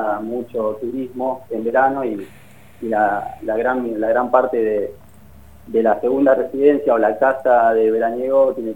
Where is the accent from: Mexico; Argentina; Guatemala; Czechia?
Argentina; Monte Hermoso, Buenos Aires Province; nosotros los que somos de Monte Hermoso y no... Por una u otra cosa de la vida, digamos, nos tenemos que mudar a una ciudad, o sea, para estudiar o para trabajar o lo que sea.